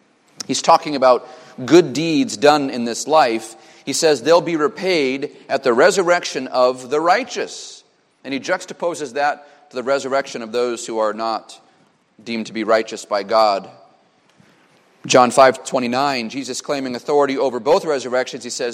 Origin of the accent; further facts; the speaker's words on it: United States; I think it's hard as an American to celebrate Christmas